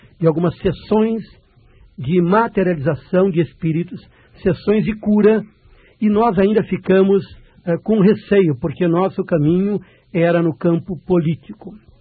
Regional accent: Santos, São Paulo, Brazil; eu sou de Santos, estado de São Paulo

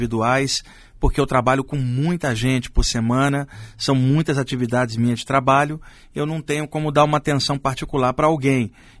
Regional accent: Brazil; Eu estou aqui, sou brasileiro, estou encarnado aqui

